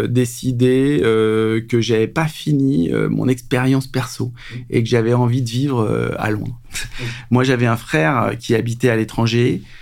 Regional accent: Paris, Île-de-France, France; J'ai 3 enfants, je suis parisien. C'est-à-dire que j'ai grandi toute ma life à Paris.

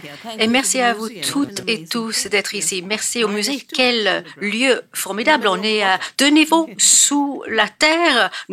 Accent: India; also born or lived in Bangalore; Moi, je viens de l'Himalaya. C'est le début de toutes nos grandes rivières, le Gange et les quatre tributaires.

